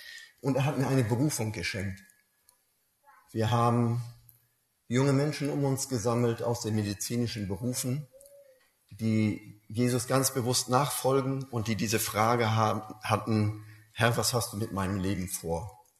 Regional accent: Wismar, Mecklenburg-Vorpommern, Germany; Aufgewachsen bin ich in Wismar, oben an der Ostsee.

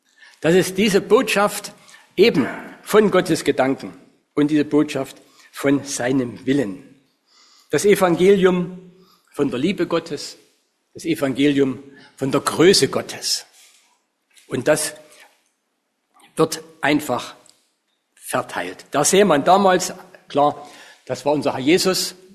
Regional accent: Saxony, Germany; Und da, wo ich herkomme, da ist im Zwickauer Raum, ist ein Erzgebirge

